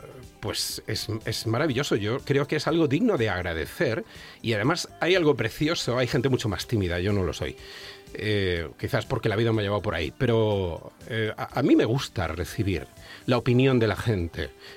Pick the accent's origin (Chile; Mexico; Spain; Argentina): Spain; Montijo, Extremadura; yo soy de un pueblito de Badajoz que se llama Montijo. ¡Montijo!